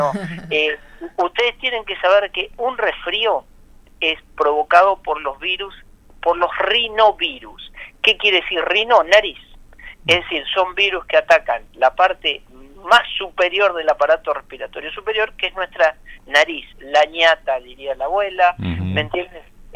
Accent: San Martín de los Andes, Neuquén, Argentina; bueno, yo soy de San Martín de los Andes, es decir, ahí nos conocemos todos

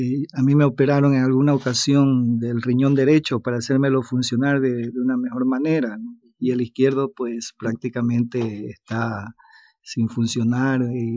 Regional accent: Guayaquil, Guayas, Ecuador; soy de Guayaquil, el puerto principal del Ecuador, y allá pues es una región muy caliente, el clima es cálido tropical.

